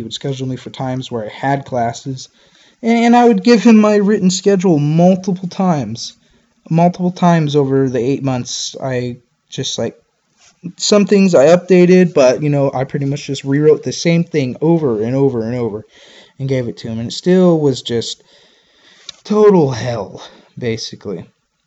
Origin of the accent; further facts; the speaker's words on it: United States; I live in America, so I'm American.